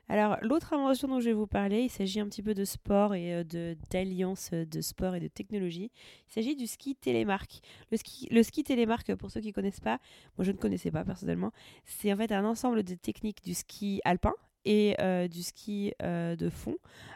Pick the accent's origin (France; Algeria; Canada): France; en tant que Français, on est carrément reconnaissant